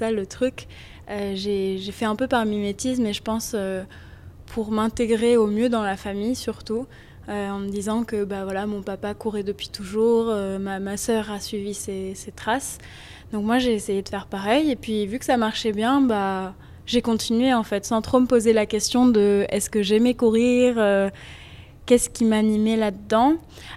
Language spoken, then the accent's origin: French; Évian, Auvergne-Rhône-Alpes, France; j'ai 20 ans, 21 ans à la fin d'année, donc je suis encore assez jeune. Ouais. J'ai grandi en Haute-Savoie, dans les montagnes à Évian, avec une super famille, des chouettes frères et sœurs.